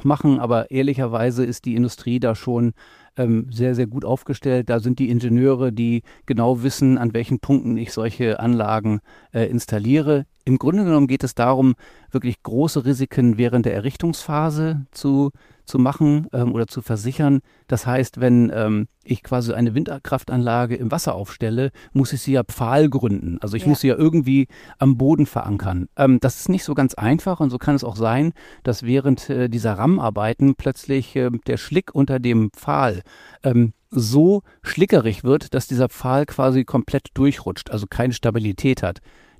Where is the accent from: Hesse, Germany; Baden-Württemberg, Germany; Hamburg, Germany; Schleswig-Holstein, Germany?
Hamburg, Germany; born there; Bin gebürtiger Hamburger, was die Bremer vielleicht nicht so gerne hören wollen.